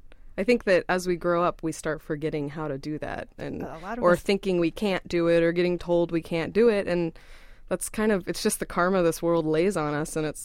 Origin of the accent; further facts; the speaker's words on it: Martinez, California, United States; I grew up over in Martinez, so in the northeast eastern region of the Bay, the very tip of the East Bay.